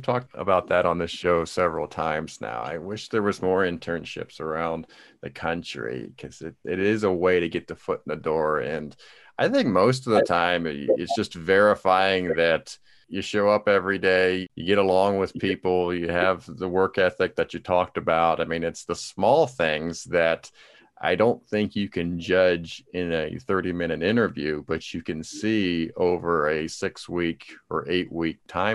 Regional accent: Pennsylvania, United States; now in Baltimore, United States; I was from Pennsylvania, so I was new to the city, new to the profession

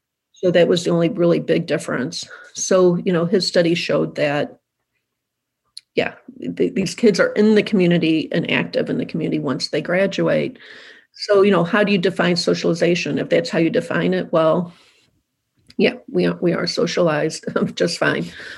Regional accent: St. Louis, Missouri, United States; So St. Louis is my hometown

